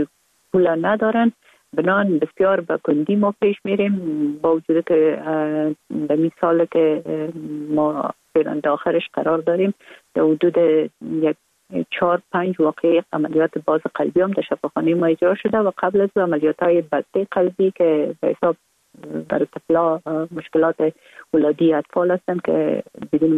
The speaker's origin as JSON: {"language": "Persian", "region": "Kabul", "country": "Afghanistan", "tie": "born or raised there"}